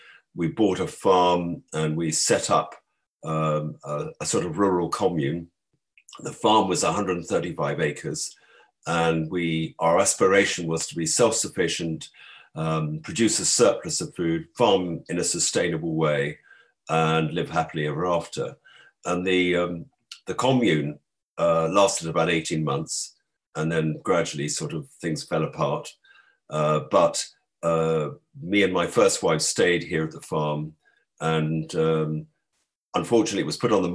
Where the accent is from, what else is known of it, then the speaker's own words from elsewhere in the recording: London, United Kingdom; I grew up in London.